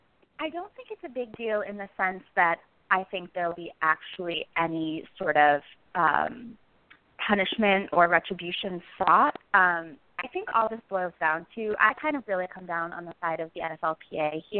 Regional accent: New England, United States; now in Chicago, United States; I'm from New England originally

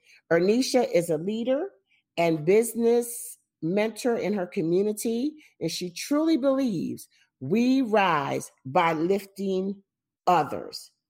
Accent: New Jersey, United States; I'm from Jersey, so not very far off.

